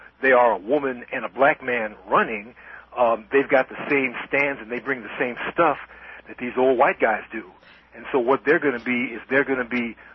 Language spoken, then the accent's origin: English; Chicago, Illinois, United States; now in Atlanta, United States; I'm from Chicago, and I've been a long-time activist in Chicago before I moved to Atlanta